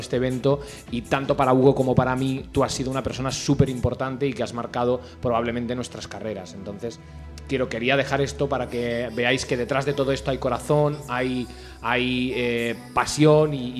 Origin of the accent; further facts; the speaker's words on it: Lleida, Catalonia, Spain; yo estaba en una radio de Lleida porque yo soy de Lleida